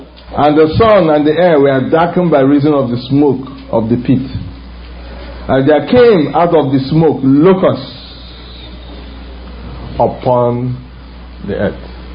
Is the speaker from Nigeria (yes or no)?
yes; Nigeria; I come from Africa, I come from Nigeria